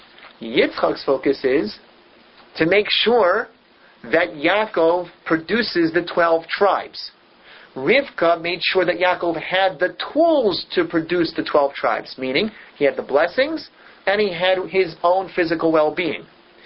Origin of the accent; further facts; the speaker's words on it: Philadelphia, Pennsylvania, United States; I grew up in Philadelphia.